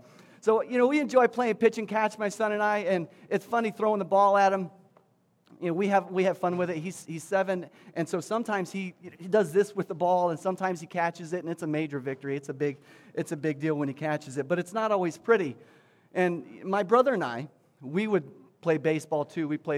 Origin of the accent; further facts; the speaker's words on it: Texas, United States; I'm from Texas, and I don't really do cold weather all that well, right?